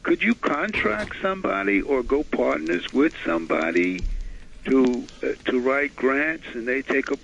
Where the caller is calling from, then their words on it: Brooklyn, New York, United States; I'm calling from Brooklyn.